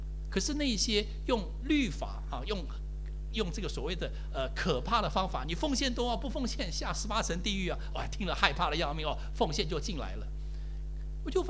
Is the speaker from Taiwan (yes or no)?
yes; Taiwan; 比我们从台湾来的还要更是这个经济上更是富裕啊